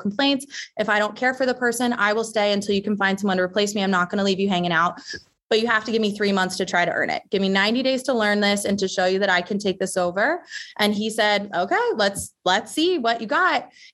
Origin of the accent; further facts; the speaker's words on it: Texas, United States; I grew up in Texas.